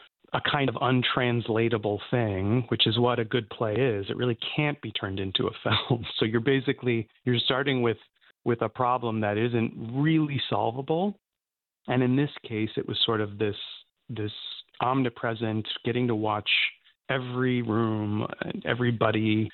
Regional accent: Scranton, Pennsylvania, United States; where did you grow up? Where was home? And so for me, that's, you know, always going to be Scranton.

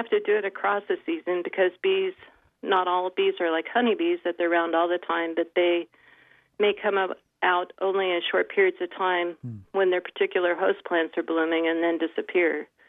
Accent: Colorado, United States; I grew up in Colorado, actually went to school for a little bit in Utah, and got to come back west

